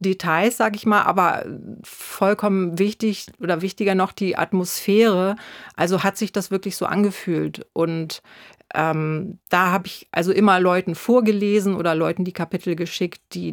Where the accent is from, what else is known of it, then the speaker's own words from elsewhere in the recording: Pinneberg, Schleswig-Holstein, Germany; Nun, ich komme ja aus Pinneberg, Schleswig-Holstein. Das war jetzt nicht so die Kernzelle des Punk und ich auch nicht.